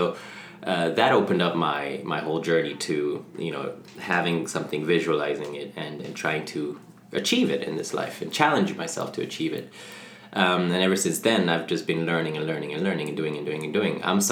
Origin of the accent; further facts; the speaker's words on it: Ethiopia; moved away as an adult; And then when I was two, we moved to Ethiopia on the other side of Africa, and I grew up there till I was 18.